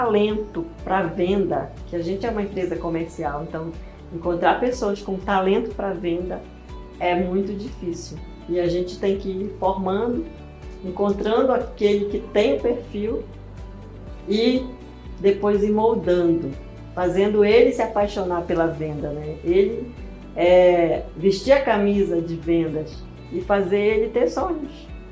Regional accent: Monte Alegre, Pará, Brazil; now in Santarém, Brazil; sou montealegrense, pintacuia, vim de Monte Alegre para Santarém com 16 anos, né? Então tem quase mais de 30 anos aí. Morei aqui

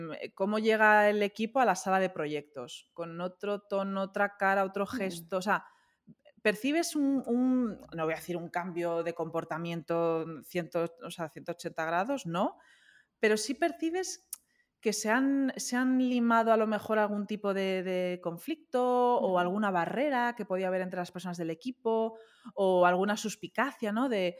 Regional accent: Spain; Pues yo que soy de España y quizás esté alineada a la cultura mediterránea

